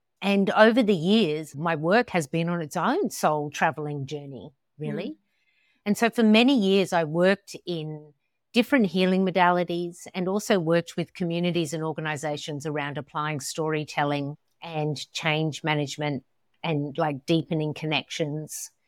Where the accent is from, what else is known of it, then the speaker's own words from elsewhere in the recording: Australia; born there; also born or lived in New York City; now in Tobago, Trinidad and Tobago; Yeah, I'm Australian-American. So my father was Australian. My mother is American. And I was born in Australia. I've lived in many parts of the world. And before moving to the Caribbean, I was based up in New York City.